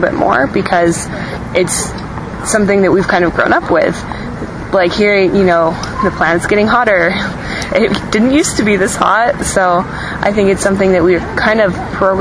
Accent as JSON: {"language": "English", "region": "California", "country": "United States", "tie": "born or raised there", "said": "I grew up in the Bay Area near San Francisco."}